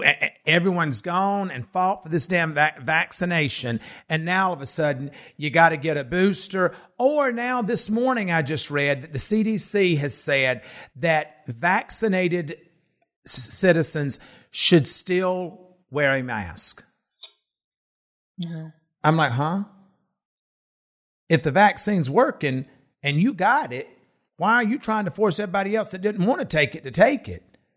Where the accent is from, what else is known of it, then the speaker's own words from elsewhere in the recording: United States; And you know, I am an American.